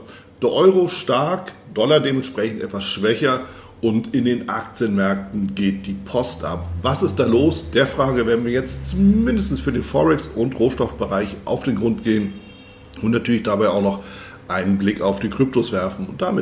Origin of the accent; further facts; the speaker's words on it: Northern Germany, Germany; für mich als Norddeutscher